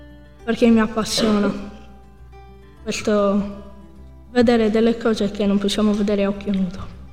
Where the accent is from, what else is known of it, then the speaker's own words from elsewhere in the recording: Mamoiada, Sardinia, Italy; vengo da Mamogliada e abbiamo fatto un laboratorio.